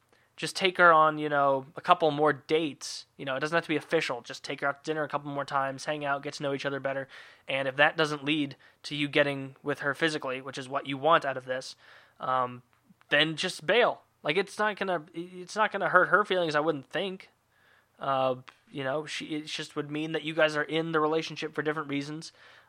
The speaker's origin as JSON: {"language": "English", "country": "United States", "lives_now": "Edmonton, Canada", "said": "Also, I'm an American living in Edmonton, so I cheer for the Oilers"}